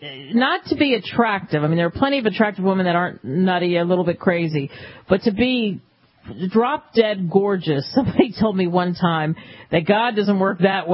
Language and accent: English; Philadelphia, Pennsylvania, United States; he apparently was on my hometown sports radio station in Philadelphia